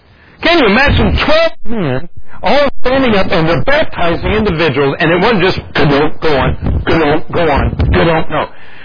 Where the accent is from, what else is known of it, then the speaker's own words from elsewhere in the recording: United States; I said, Brother Brian, I'm from America.